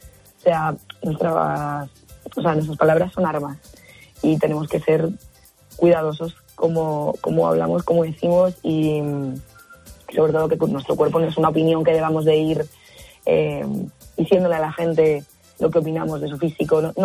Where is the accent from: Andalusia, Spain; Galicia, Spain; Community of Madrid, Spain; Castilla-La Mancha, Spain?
Andalusia, Spain; como digo en mi tierra, en Andalucía